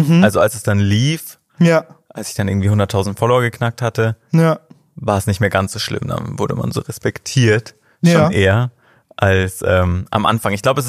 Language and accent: German; Munich, Bavaria, Germany; Ich als Münchner hasse das Oktoberfest.